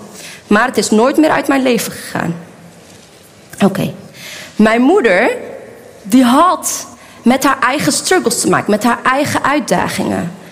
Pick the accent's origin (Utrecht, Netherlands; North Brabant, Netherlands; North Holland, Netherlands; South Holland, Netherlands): Utrecht, Netherlands; Houten; Ik ben opgegroeid in Houten. Ik kom uit een gezin van 6... Ik heb 2 broers en 3 zussen. En mijn vader is een typische Marokkaan.